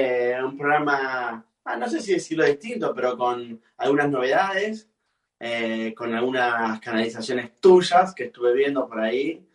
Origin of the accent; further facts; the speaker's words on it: Comodoro Rivadavia, Chubut, Argentina; Desde Comodoro, nuestra ciudad, bueno, mi ciudad natal.